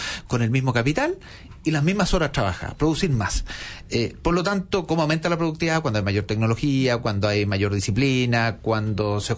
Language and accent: Spanish; Chile; así como todo chileno sabe que el precio del cobre es importante para la economía del país, eso está casi como en el ADN, nacemos y sabemos que el precio del cobre es importante